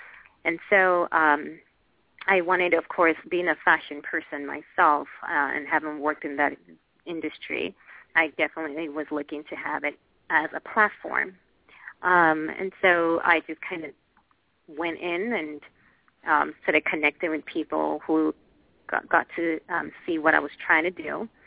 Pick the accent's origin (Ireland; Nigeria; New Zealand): Nigeria; as an African, as a Nigerian, but also to me as a multicultural African.